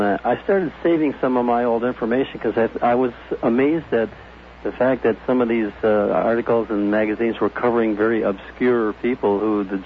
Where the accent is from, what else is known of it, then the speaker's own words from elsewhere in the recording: Wisconsin, United States; They knew that I was from Wisconsin and all this, so he put us in touch with each other.